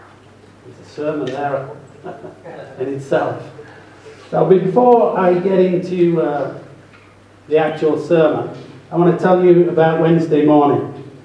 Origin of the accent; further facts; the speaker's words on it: United Kingdom; I'm British, I would never have a man bag.